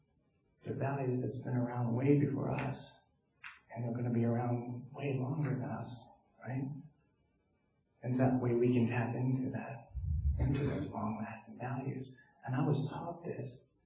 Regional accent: Mansfield, Pennsylvania, United States; I grew up in Mansfield, Pennsylvania. About a block away from Mansfield Catholic High School. My grandparents built a house there.

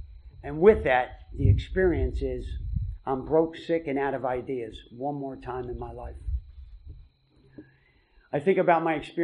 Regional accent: Philadelphia, Pennsylvania, United States; I'm from Philadelphia. Don't hold that against me. You know, I was poor.

